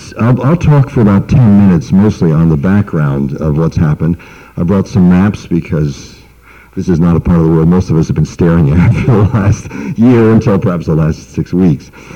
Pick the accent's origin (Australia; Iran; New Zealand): Iran; also born or lived in India; now in United States; I grew up in Iran. My parents were Presbyterian missionaries